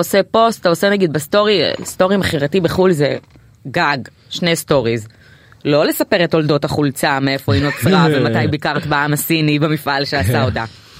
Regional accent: Kiryat Motzkin, Haifa District, Israel; now in Tel Aviv, Israel; קריית מוצקין.

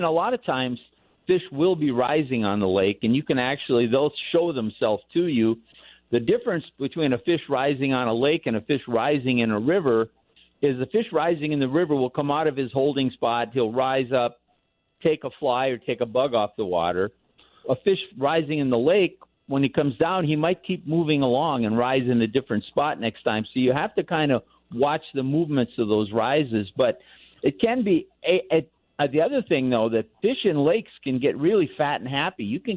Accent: Midwest, United States; we actually both came from a conventional fishing background. We grew up in the Midwest

